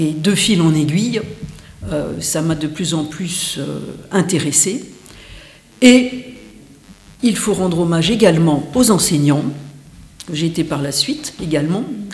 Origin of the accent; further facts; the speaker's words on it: Paris, Île-de-France, France; j'ai grandi au Muséum d'Histoire Naturelle de Paris